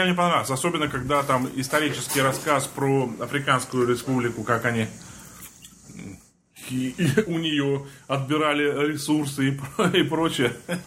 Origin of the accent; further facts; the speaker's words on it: Germany; also born or lived in Poland; Родился в Польше, в школу пошел в Германии.